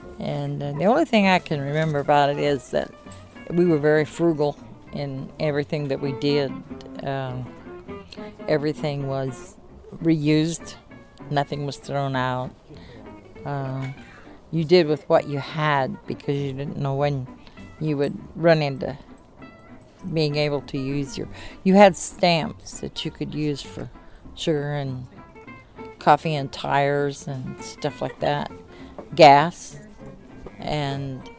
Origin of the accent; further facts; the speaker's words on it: Brownsville, Texas, United States; also born or lived in Corpus Christi, United States; I grew up in mostly in Brownsville, Texas and Corpus Christi. Actually, my father was a mover, and in 12 years, I went to 9 different schools to give you a pretty good idea.